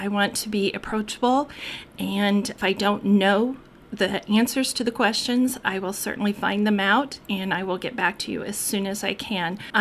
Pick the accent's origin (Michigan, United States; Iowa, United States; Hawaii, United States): Iowa, United States; Iowa City; I was born and raised in Iowa City, but I've been here for 39 years.